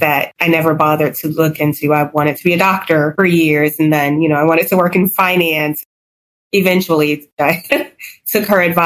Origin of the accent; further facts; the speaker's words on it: Chicago, Illinois, United States; I was born and raised in Chicago, attended college in Columbia, Missouri, Mizzou, go Tigers.